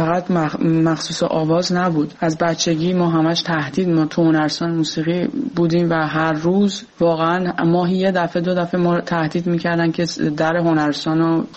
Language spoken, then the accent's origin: Persian; Iran; now in France; به محض اینکه ما از ایران اومدیم به کشور فرانسه